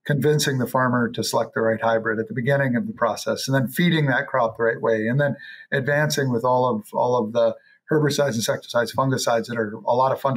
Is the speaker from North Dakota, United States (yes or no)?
yes; North Dakota, United States; born or raised there